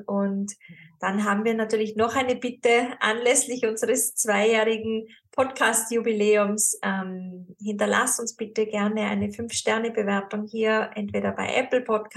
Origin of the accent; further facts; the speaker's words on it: Tyrol, Austria; Ich bin ja in Tirol aufgewachsen, am Land.